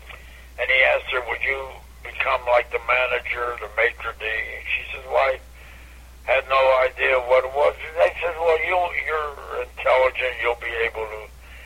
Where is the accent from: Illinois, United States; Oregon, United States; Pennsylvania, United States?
Pennsylvania, United States; Pittsburgh; So I was going to my hometown, which is Pittsburgh. I'm a Steeler fan.